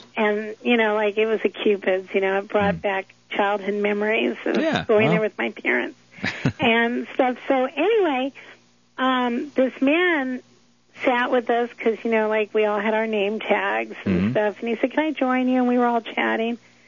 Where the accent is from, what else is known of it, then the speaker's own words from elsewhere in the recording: Canoga Park, California, United States; growing up in Canoga Park in the San Fernando Valley.